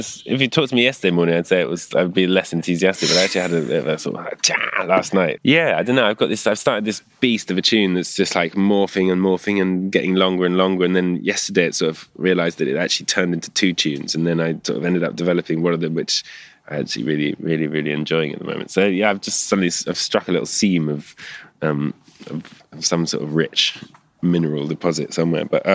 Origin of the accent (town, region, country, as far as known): England, United Kingdom; born or raised there